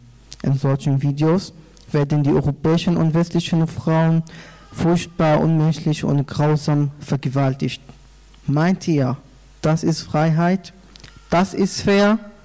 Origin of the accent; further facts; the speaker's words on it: Damascus, Damascus Governorate, Syria; German is a second language; now in Germany; Ich komme auch aus Syrien, aus der syrischen arabischen Hauptstadt Damaskus. Und ich bin auch seit 3 Jahren hier in Deutschland.